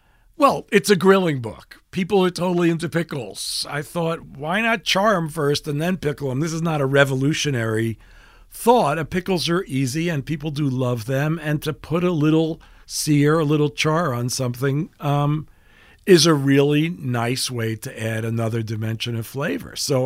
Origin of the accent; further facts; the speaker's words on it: Manhattan, New York, United States; I grew up in Manhattan, and we used to go to Long Island.